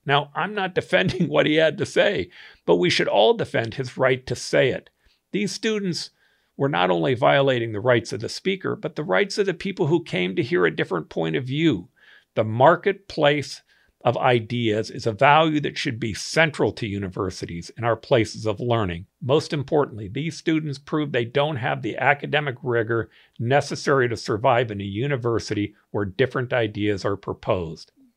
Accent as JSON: {"language": "English", "country": "United States", "said": "I thank God I'm an American."}